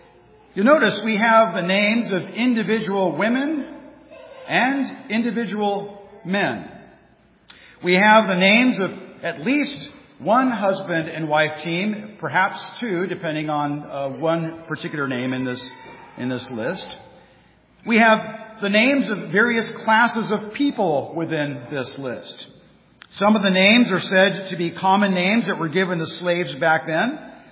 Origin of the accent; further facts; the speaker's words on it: California, United States; now in Pittsburgh, United States; I are native Southern Californians, and I encourage you to not hold that against us. But we were born and raised in California. When we came to Pittsburgh